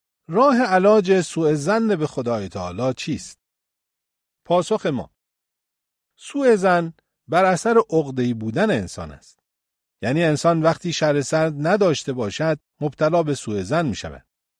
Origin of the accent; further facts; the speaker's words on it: Mashhad, Razavi Khorasan, Iran; گفتم نه، من اهل مشهدم ولی با تهرانی‌ها هم حجره هستم.